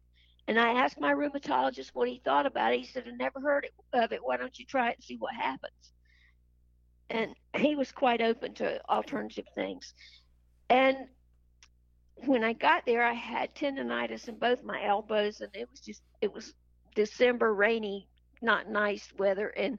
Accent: North Carolina, United States; I was born in Pinehurst, North Carolina, and raised about 7 miles from there on a small farm.

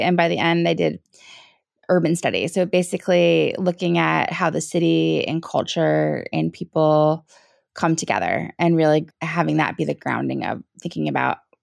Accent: New Jersey, United States; Yes, I grew up in South Jersey, and my mom was a union member who worked for the state.

